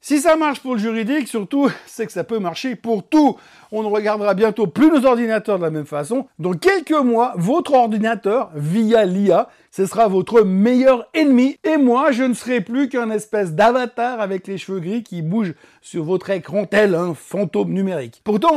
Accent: Geneva, Switzerland; En même temps, je suis Genevois, donc râler et Genevois, c'est un pléonasme.

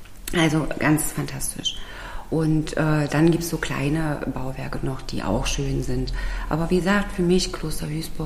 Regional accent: Magdeburg, Saxony-Anhalt, Germany; born there; weil ich bin in Magdeburg geboren und wenn der Magdeburger den Dom nicht sieht, dann ist er krank

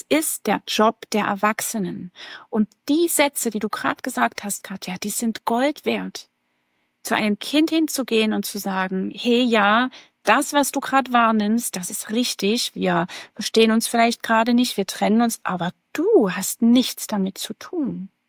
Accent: Radebeul, Saxony, Germany; Ich komme aus Radebeul, das ist bei Dresden.

